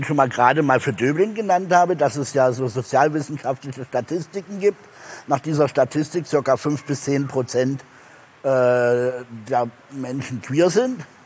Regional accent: Hohenstein-Ernstthal, Saxony, Germany; ich komme aus Hohenstein-Ernstthal

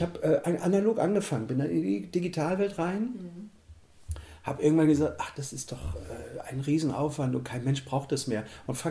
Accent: East Germany, Germany; Ich bin ja in der DDR groß geworden. Da gab es die Polytechnische Oberschule, auf die bin ich gegangen, 10 Jahre.

